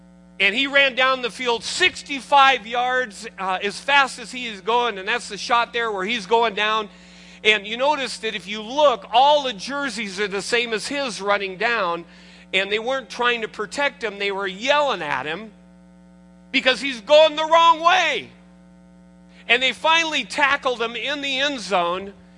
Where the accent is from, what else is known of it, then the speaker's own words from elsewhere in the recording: Seattle, Washington, United States; I was from Seattle, the University of Washington, they were always trying to get into the Rose Bowl.